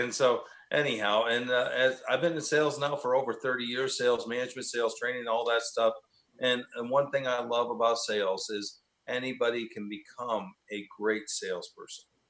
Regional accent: New York, United States; I'm from New York, so that goes in the blood.

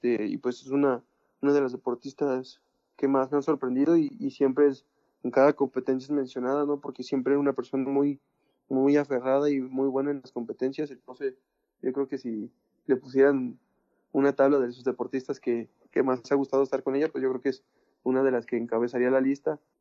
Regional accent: Xalapa, Veracruz, Mexico; yo pertenezco al municipio de Xalapa, yo soy originario de Xalapa, Veracruz

